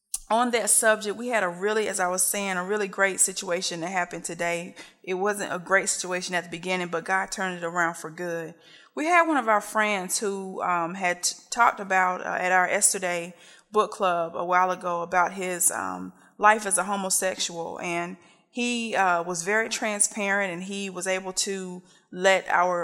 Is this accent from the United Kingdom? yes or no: no; Kinston, North Carolina, United States; accent: Kinston accent; also born or lived in Atlanta; you're going to hear my Kinston accent plus my Atlanta accent trying to get the Collie Park on.